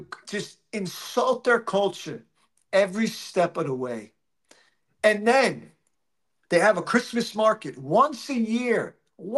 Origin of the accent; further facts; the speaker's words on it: United States; as an American, I'm a little bit insulated from German society in the sense of, I was born in America. I went to school there. My businesses are in the United States, are based in the United States. And I go back and forth.